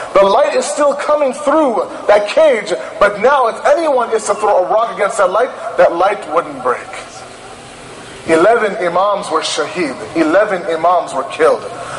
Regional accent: Toronto, Ontario, Canada; I'm from Toronto, Canada, right? In Toronto, we play a lot of hockey in the streets.

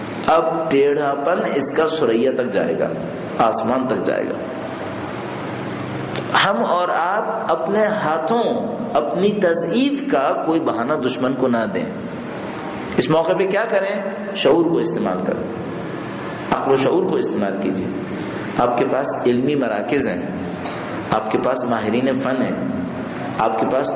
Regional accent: Pakistan; بھائی میں بچپن سے پاکستان میں رہا ہوں نا، پیدا ہی پاکستان میں ہوں، میں نے بھی نماز پڑھی ہے

